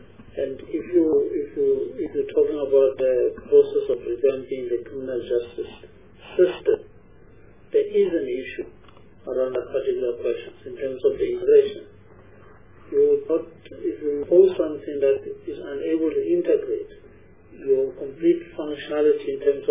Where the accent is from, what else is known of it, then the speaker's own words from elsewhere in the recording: South Africa; genuine concern for me as a South African